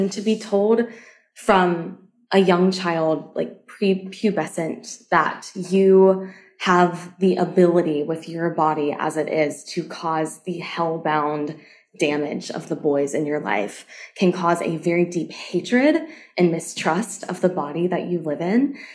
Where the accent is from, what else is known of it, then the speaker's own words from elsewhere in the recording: the South, United States; growing up in the South, and having just this, you know, my community told me to believe this, and so I chose to believe it.